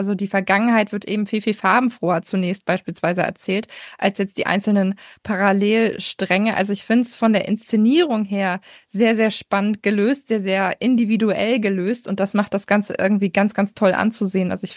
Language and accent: German; Hamburg, Germany; Also das Grundszenario ist sehr bedrückend, lass es mich so formulieren, als Hamburger nochmal doppelt bedrückend